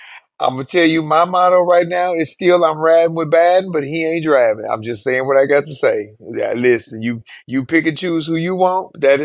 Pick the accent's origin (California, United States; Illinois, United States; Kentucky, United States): Illinois, United States; Chicago; I am in Chicago right now, my hometown, my city.